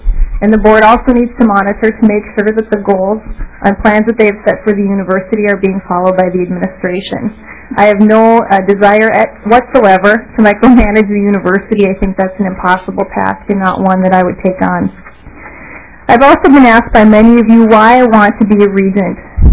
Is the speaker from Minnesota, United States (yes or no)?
yes; Ada, Minnesota, United States; I grew up in Ada, Minnesota, which is just south of Crookston, for those of you who are familiar with the northwest part of the state. It's a rural area, a very small town.